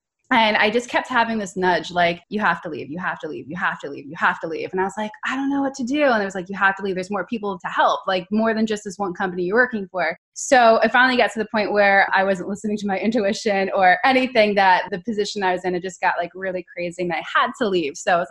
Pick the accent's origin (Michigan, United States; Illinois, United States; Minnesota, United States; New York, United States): New York, United States; obviously … I am originally from New York. Right now I'm bi-coastal between New York and California.